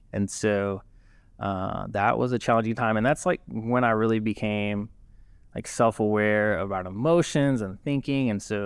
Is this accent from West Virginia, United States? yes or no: no; Tuscaloosa, Alabama, United States; So I'm originally from Tuscaloosa, okay, man. But it was a little conflicting. I wasn't the Roll Tide type.